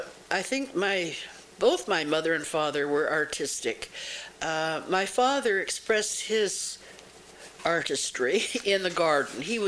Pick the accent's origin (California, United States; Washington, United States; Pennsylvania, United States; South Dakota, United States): South Dakota, United States; Watertown; born there; Well, I was born on May the 10th, 1921, in Watertown, South Dakota. Did I say South Dakota?